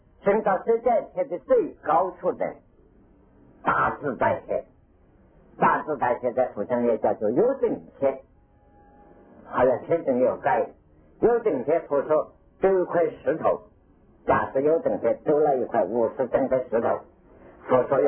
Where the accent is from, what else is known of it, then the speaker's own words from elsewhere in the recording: China; 我们中国人讲三十三天，三十三天是一代天的一个终生而已